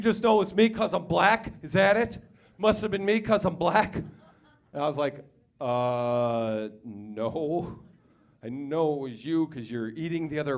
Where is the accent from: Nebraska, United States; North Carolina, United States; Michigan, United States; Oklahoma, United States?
Nebraska, United States; Omaha; I grew up in Omaha, Nebraska. I went to a private school my whole life.